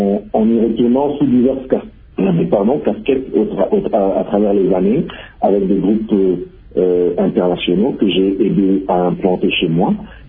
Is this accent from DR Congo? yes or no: yes; DR Congo; born there; Je ne me considère pas comme un visiteur en RDC, et le fait de savoir au Congo, qui est ma terre natale, qui est la terre de mes ancêtres, la terre de mes enfants